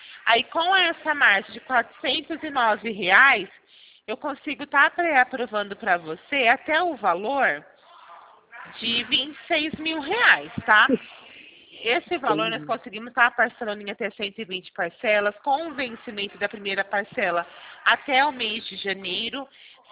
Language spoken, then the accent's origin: Portuguese; Araraquara, São Paulo, Brazil; Eu sou de Araraquara.